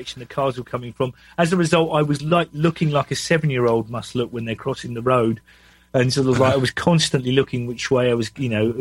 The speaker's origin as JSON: {"language": "English", "region": "England", "country": "United Kingdom", "said": "As an Englishman, I think that the biggest shock to the system has been just the sheer size of the country."}